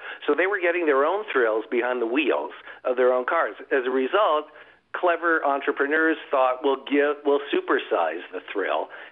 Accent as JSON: {"language": "English", "region": "California", "country": "United States", "tie": "born or raised there", "said": "I grew up in Southern California."}